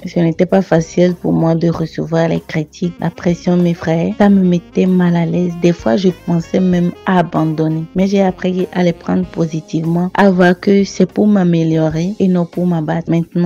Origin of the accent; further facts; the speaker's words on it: Togo; J'ai grandi à Thiéry et à l'époque, il n'y avait pas vraiment un centre de formation de football. Je ne jouais que pour m'amuser et parce que ça me faisait du bien. Donc c'est après le bac que j'ai rejoint Lomé.